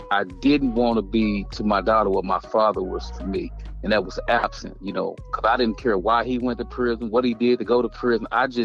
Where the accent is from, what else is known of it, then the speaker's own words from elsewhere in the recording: Dallas, Texas, United States; I'm from East Dallas, that neighborhood is rough